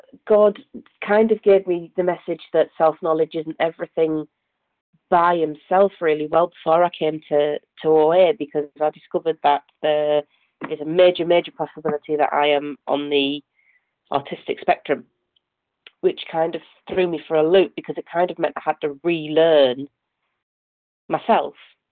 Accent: Middlesbrough, North East England, United Kingdom; from Middlesbrough in the UK

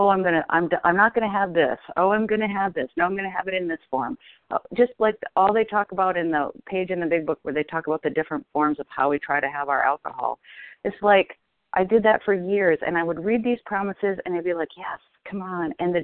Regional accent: Ojai, California, United States; I'm from Ojai, California, recovered compulsive overeater.

